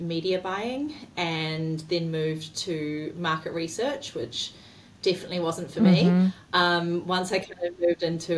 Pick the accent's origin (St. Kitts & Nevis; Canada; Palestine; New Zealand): New Zealand; now in United States; As you can hear from the accent, I am Kiwi.